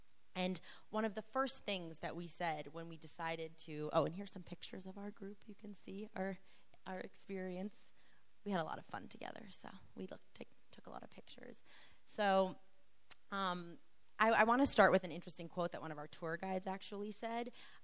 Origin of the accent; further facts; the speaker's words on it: United States; I'm from the United States.